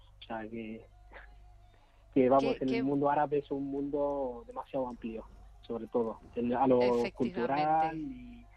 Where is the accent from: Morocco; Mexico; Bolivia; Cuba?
Morocco; now in Madrid, Spain; Sí, soy marroquí.